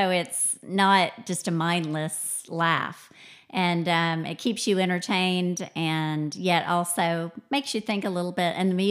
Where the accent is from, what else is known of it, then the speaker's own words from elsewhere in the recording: the South, United States; But I, as a Southerner, I'm not offended by it